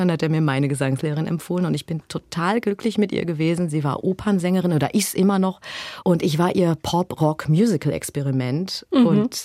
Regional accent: Gelsenkirchen, North Rhine-Westphalia, Germany; Ich komme aus Gelsenkirchen.

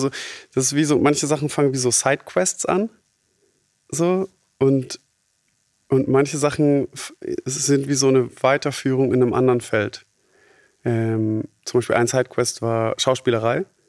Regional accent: Baden-Württemberg, Germany; born there; now in Berlin, Germany; Ja, ich lebe in Berlin. Mhm. Und ja, ich bin auch Schwabe, aber ich bin auch nicht Schwabe, weil ich zwar hier geboren bin, aber meine Eltern, also ich bin trotzdem ein Neigschmeckter.

